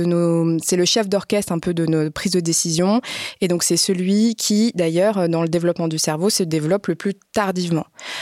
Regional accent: France; accent: French; moi, je parle anglais, mais par contre, j'ai toujours mon accent de française

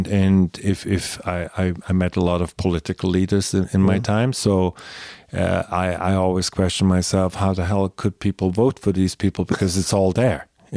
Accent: Switzerland; I grew up in Switzerland. Hollywood seemed so far away.

